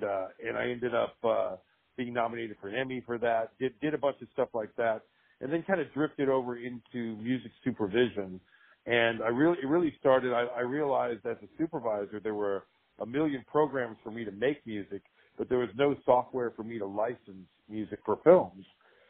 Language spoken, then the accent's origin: English; Houston, Texas, United States; now in Los Angeles, United States; And I grew up in Houston, Texas. I went to the high school for the performing and visual arts and played in every band